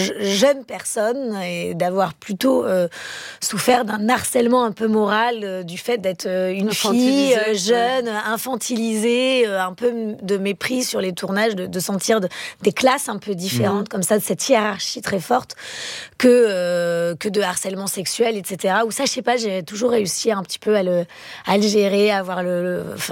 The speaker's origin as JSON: {"language": "French", "region": "Centre-Val de Loire", "country": "France", "tie": "born or raised there", "lives_now": "Grasse, France", "said": "Oui, mais j'ai grandi vraiment en Touraine"}